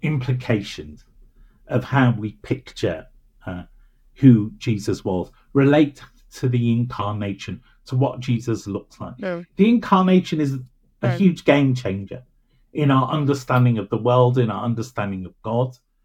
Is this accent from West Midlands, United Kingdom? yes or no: yes; Birmingham, West Midlands, United Kingdom; And I'll say, oh, I'm really from Birmingham, you know, in that sense of laying it on and proving it.